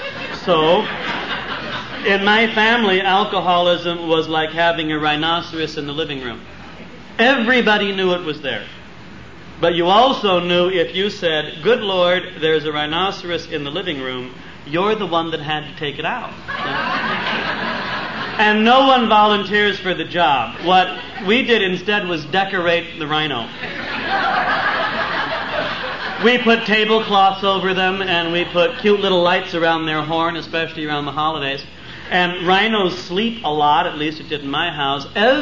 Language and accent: English; California, United States; I come from Northern California. I'm 40 years old. I am the youngest of three children.